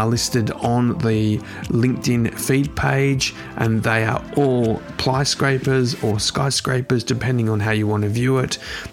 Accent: Australia; And to my home country of Australia

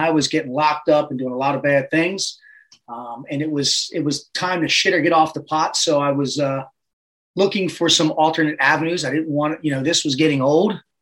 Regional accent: Baltimore, Maryland, United States; So I'm a Baltimore native. I am currently 49 years young.

